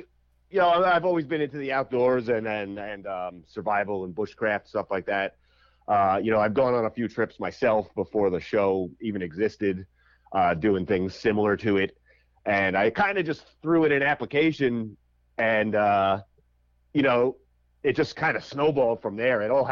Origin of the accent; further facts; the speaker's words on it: Long Island, New York, United States; You know, I'm from Long Island.